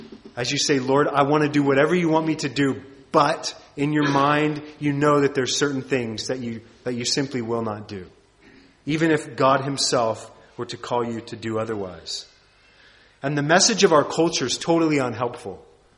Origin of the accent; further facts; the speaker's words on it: United States; As an American, I love my country. I'm not against my own country.